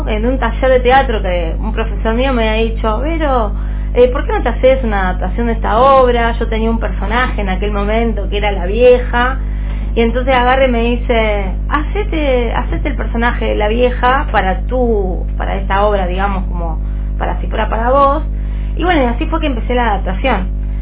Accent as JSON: {"language": "Spanish", "country": "Argentina", "said": "Soy joven, argentina divina y con ganas de seguir por delante"}